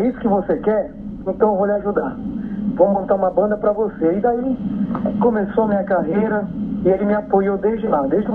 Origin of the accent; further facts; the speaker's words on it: Parintins, Amazonas, Brazil; Que a gente é de Parintins, então tem aquele sangue, né? Tem sangue indígena, né?